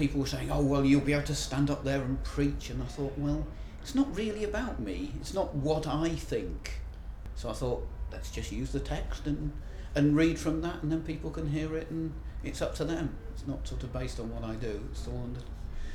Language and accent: English; London, United Kingdom; also born or lived in Preston; I'm 50, honest. And I come from Preston in Lancashire, although I am actually from London, originally.